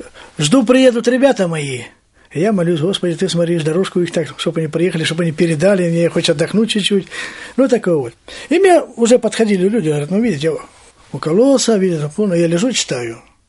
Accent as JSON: {"language": "Russian", "country": "Ukraine", "tie": "born there", "said": "потому что я родился на Украине."}